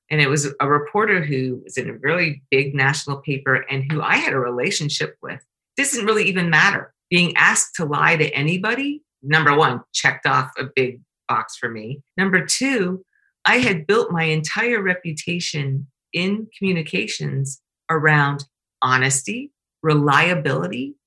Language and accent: English; Canada; I'm Canadian.